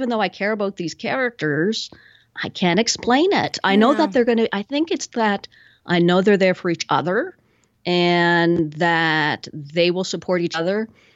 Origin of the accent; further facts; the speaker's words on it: Canada; I don't know if it's because I'm a Canadian and it's like, well, Vancouver, not good enough for you anymore